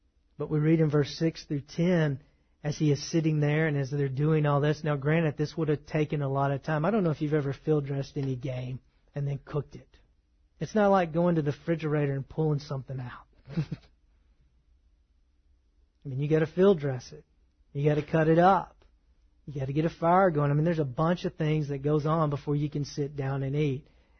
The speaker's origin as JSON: {"language": "English", "region": "the South", "country": "United States", "said": "I am a Southerner and I like the fact that I am a Southerner, by the way."}